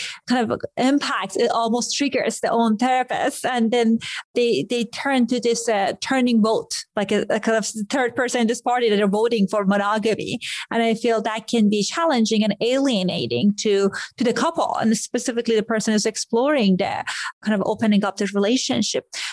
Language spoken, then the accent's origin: English; Iran; I grew up in Iran.